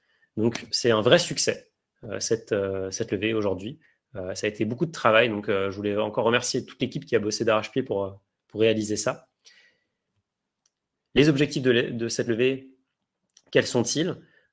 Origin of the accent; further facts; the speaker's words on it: Germany; first language de; French is a second language; étant allemand, j'ai envie d'utiliser le produit dans ma langue natale.